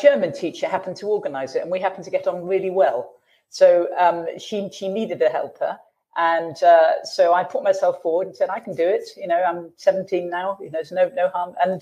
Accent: North West England, United Kingdom; I came from Cheshire

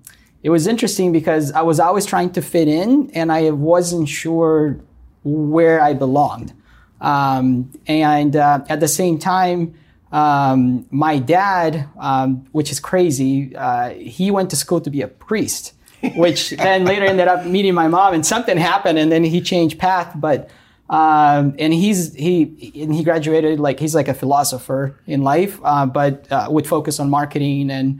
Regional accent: Brazil; English is a second language; I was 18 years old, just like any other teenager, living out in Brazil. I was born and raised in Brazil.

